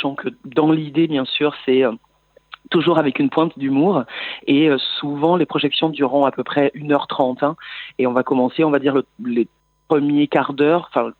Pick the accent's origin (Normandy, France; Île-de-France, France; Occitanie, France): Occitanie, France; Toulouse; Et on est originaire de Toulouse.